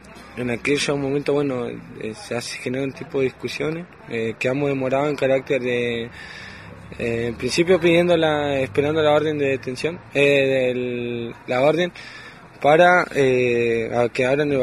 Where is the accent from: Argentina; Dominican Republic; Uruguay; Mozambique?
Argentina; Chubut; como decía, soy allá de las Pulofas de Resistencia del Departamento Cusame